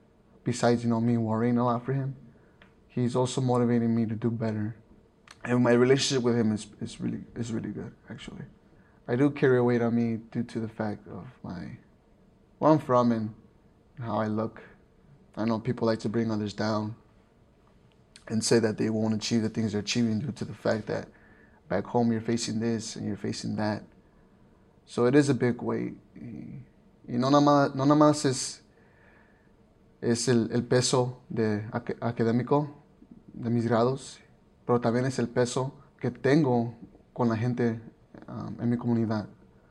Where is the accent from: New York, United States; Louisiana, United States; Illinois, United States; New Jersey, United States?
Illinois, United States; Chicago; I was born and raised in Little Village, Chicago. It's near southwest side of Chicago, inner city, as society likes to call it, urban.